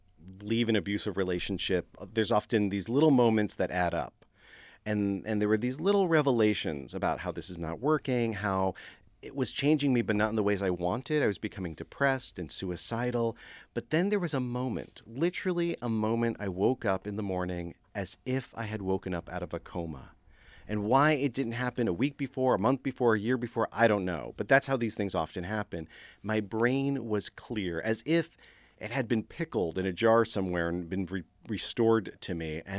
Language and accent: English; New York, United States; And many of us who grew up in rural spaces, I grew up in the Catskills, we had to flee those spaces because they were not safe for us.